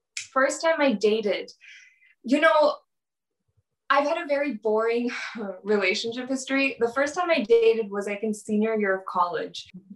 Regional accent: San Diego, California, United States; So again, I'm from San Diego, California, okay? No one comes to this part of the world that's a Bollywood actor.

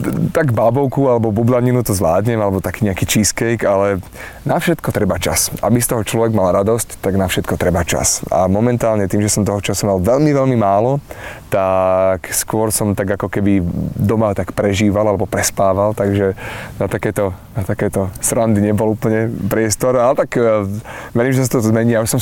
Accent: Galanta, Trnava Region, Slovakia; now in Bratislava, Slovakia; alebo som bol z Galanty a to sa tu vtedy tak nosilo, že Bratislava je tak akože inde

